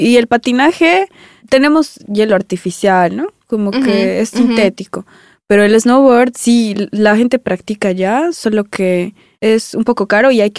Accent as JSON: {"language": "Spanish", "town": "Ufa", "region": "Bashkortostan", "country": "Russia", "lives_now": "Moscow, Russia", "said": "yo aquí en Rusia he conocido gente más abierta que muchos amigos, mucha gente que yo he conocido allá en mi ciudad"}